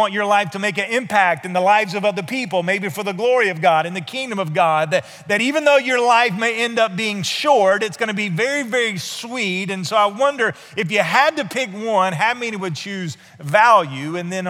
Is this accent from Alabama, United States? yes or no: yes; Alabama, United States; also born or lived in South Florida; where we grew up in Northeast Alabama and really no opportunity to do that when we lived in South Florida